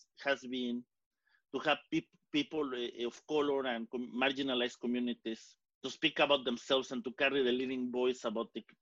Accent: Mexico City, Mexico; moved away as an adult; So I was born in Mexico City, where I lived for my first 18 years.

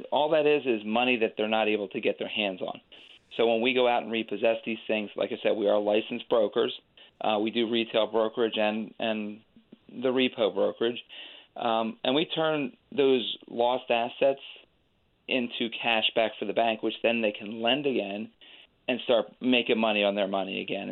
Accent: Philadelphia, Pennsylvania, United States; Yeah, I'm from Philadelphia, so I still live here. I went to school out in Western PA

